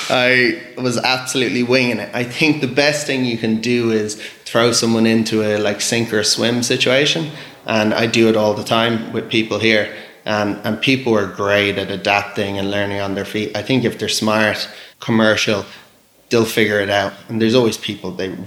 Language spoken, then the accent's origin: English; New Zealand; born there; So out of PwC, I went to New Zealand. So I was born down in New Zealand